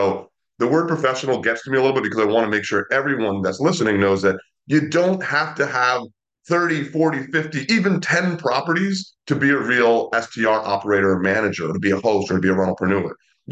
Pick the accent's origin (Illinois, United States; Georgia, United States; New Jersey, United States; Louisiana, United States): New Jersey, United States; also born or lived in New York, United States; And I'm here in New Jersey. I grew up in New Jersey and New York.